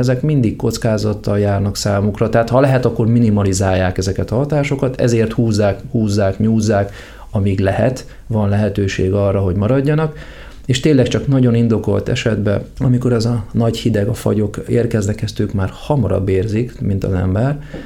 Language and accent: Hungarian; Debrecen, Hajdú-Bihar, Hungary; és akkor is én debreceni vagyok